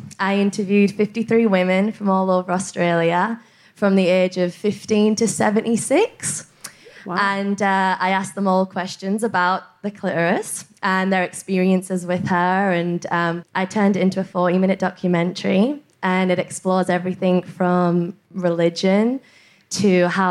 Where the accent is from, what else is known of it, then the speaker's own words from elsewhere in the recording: Newcastle upon Tyne, North East England, United Kingdom; Originally from Newcastle in England.